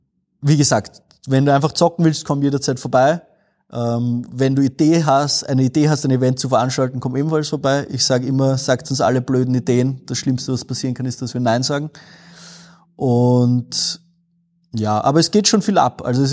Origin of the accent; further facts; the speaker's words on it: Vienna, Austria; now in Linz, Austria; ich als Wiener, also ich komme ja aus Wien, bin jetzt hier in Linz gelandet